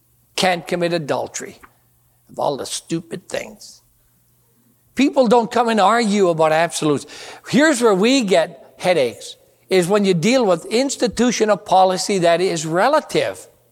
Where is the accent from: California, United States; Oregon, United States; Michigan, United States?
Michigan, United States; also born or lived in South Carolina; I came from Upper Michigan, where no clothes were appropriate, to pastor in South Carolina.